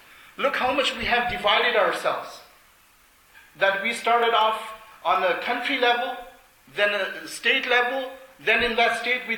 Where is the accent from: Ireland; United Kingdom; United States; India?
India; For example, I'm originally from India.